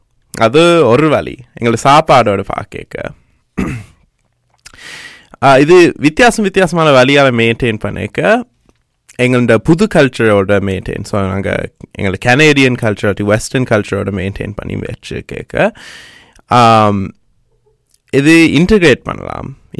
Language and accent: Tamil; Sri Lanka; நான் ஸ்ரீலங்கன்றே ஸ்ரீலங்கன் சொன்னேன்